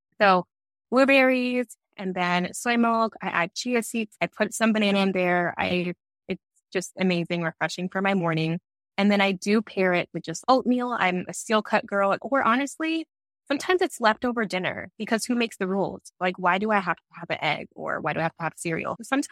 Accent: Ghana; And I'm from Ghana. So we call it pear in Ghana

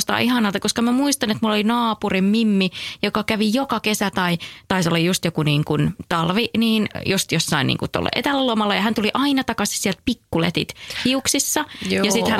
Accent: Eno, North Karelia, Finland; Mä oon Joensuusta kotoisin.

